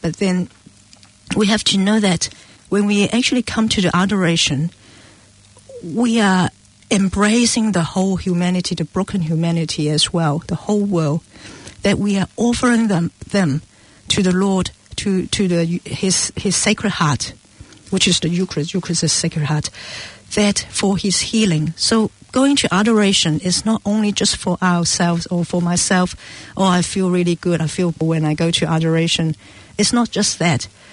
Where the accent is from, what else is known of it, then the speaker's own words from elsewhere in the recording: Hong Kong; I came from Hong Kong